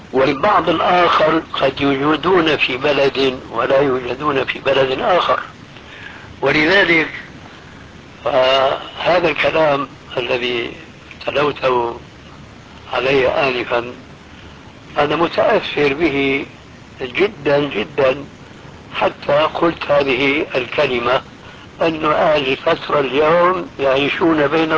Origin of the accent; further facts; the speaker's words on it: Syria; وكما يقولون عندنا في سوريا بالكوم، بالجملة يعني بالجملة.